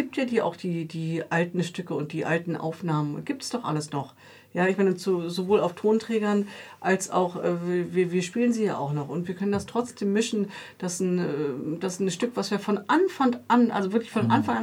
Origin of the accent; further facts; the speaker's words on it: Germany; auch als Deutsche so ein bisschen auch unsere Identität in unseren musikalischen Wurzeln gesucht haben.